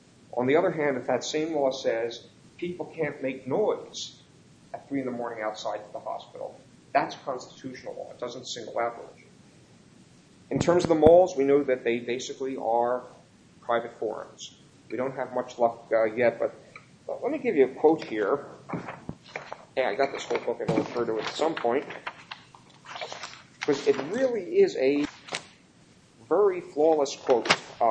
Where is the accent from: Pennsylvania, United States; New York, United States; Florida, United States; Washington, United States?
Pennsylvania, United States; Philadelphia; Having been born and raised in Philadelphia, I believe everything they say about Philadelphia cops.